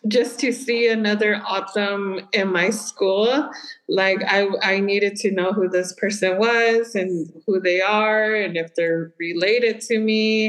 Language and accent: English; Arizona, United States; also born or lived in Tucson; I was born on the Tohono O'odham Nation, South Arizona. I was raised on the reservation, but my upbringing from teenage to mid-adult life has been here in Tucson.